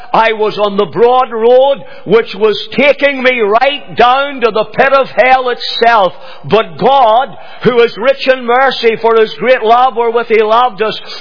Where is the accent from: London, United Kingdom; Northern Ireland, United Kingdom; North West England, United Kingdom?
Northern Ireland, United Kingdom; Banbridge; born there; I was born in Vonbridge in County Down.